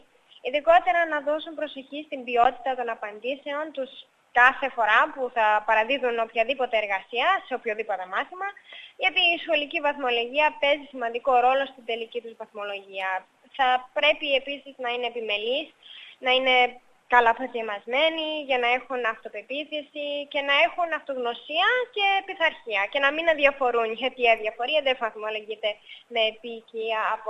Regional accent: Greece; στην επερηφάνεια που νιώθω ότι είμαι Ελληνίδα και που μιλώ την ελληνική γλώσσα.

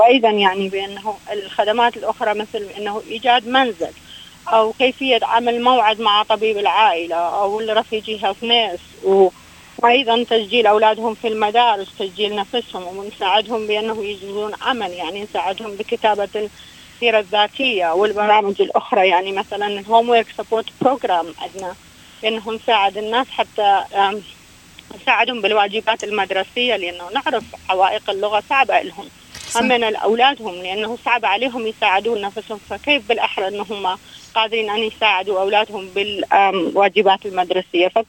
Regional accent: Iraq; moved away as an adult; now in Australia; كل شيء اللي أنا عملته في بلدي العراق تركته وراي

